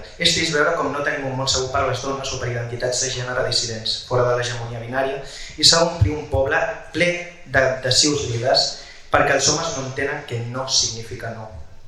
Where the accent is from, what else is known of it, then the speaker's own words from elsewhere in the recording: Sitges, Catalonia, Spain; Però independentment de les nostres tradicions com a sitgetans i com a catalans